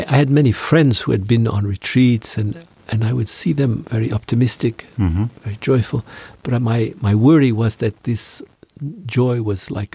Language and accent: English; Timmins, Ontario, Canada; It's home village, yeah, Timmins. It's a small town, but it's still 30,000 people.